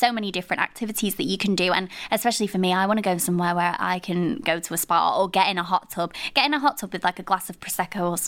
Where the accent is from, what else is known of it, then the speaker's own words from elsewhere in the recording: Blackpool, North West England, United Kingdom; I'm from Blackpool as well, obviously